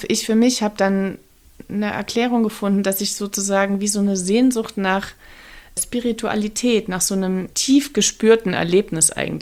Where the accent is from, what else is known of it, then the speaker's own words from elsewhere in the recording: Saxony, Germany; mit der Landschaft meiner Herkunft, wo ich aufgewachsen bin, gemacht, das Erzgebirge, wo ich eigentlich immer erstmal weg wollte, weil es kam mir immer eng